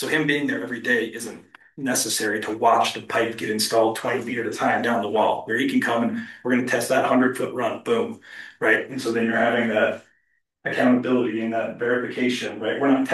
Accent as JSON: {"language": "English", "town": "Manhattan", "region": "Montana", "country": "United States", "tie": "born or raised there", "lives_now": "Boise, United States", "said": "So yes, we're Boise-based, but I guess Montana was home for me. I grew up in the Manhattan area"}